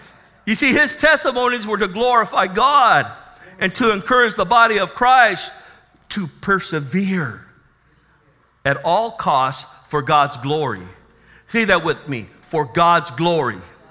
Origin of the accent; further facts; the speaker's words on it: National City, California, United States; Come on, I grew up in National City. You know how we used to roll.